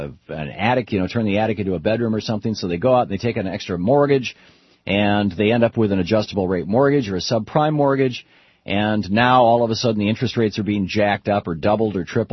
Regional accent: Lansing, Michigan, United States; the neighborhood that I grew up in South Lansing. This is just a basic blue-collar, working-class neighborhood.

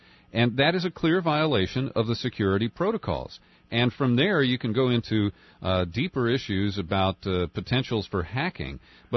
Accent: Ohio, United States; I'm from Ohio. My grandfather was from Vermont, but I grew up in Ohio.

